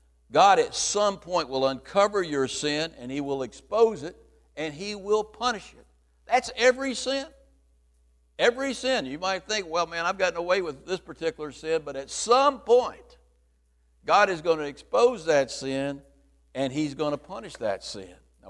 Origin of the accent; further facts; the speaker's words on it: the South, United States; I grew up in the South, and I saw black people mistreated in a terrible way when they were integrating the schools